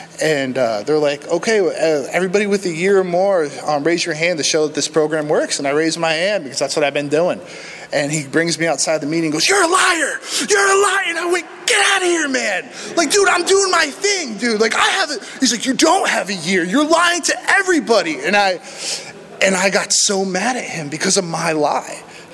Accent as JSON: {"language": "English", "region": "Massachusetts", "country": "United States", "said": "And I think I neglect to mention that I'm actually from Massachusetts."}